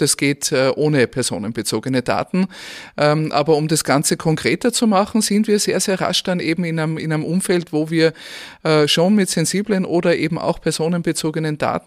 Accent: Austria; now in Germany; meinem Heimatland Österreich

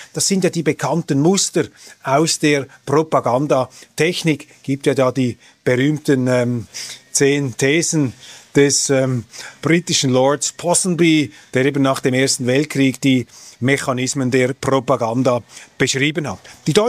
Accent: Switzerland; Also ich bin Schweizer, ich will mich da auch nicht zu sehr einmischen.

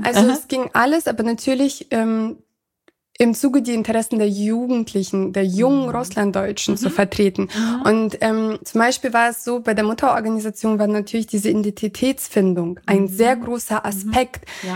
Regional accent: Germany; Ich bin halt einfach hier in Deutschland schon aufgewachsen. Mhm. Ich bin Deutsche von Anfang an gewesen. Mhm. Immer wenn jemand fragt, bin ich tatsächlich immer Russlanddeutsche.

